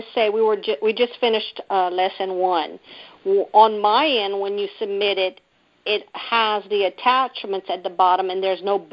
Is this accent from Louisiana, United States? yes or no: yes; Louisiana, United States; Southwest Louisiana.